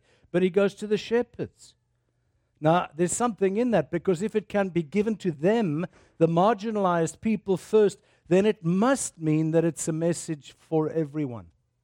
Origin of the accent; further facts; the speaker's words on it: South Africa; now in Canada; So I refer to myself now as Cans-African or Circadian, because I'm not sure whether I'm South African or Canadian.